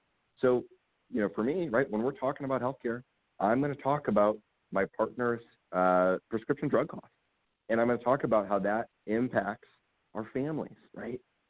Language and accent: English; South Dakota, United States; growing up in South Dakota to living and representing Southwest Michigan in the state legislature